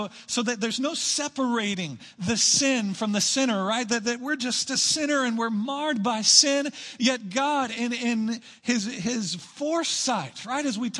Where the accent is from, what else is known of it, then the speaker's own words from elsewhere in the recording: Austin, Texas, United States; also born or lived in Burnet; freshman year in high school, I moved from North Austin, Westwood High School, to Burnett, Texas.